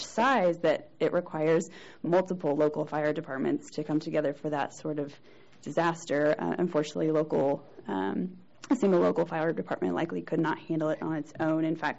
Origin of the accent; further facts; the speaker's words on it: Missouri, United States; I am from Missouri. I'm a farmer from North Missouri, so I made a little trek this morning.